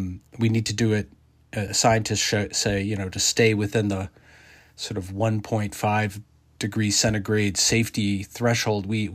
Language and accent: English; Midwest, United States; She also grew up in the Midwest. I grew up in the Midwest.